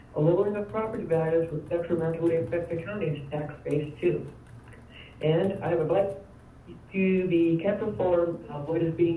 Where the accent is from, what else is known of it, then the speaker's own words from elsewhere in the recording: Mount Shasta, California, United States; from Mount Shasta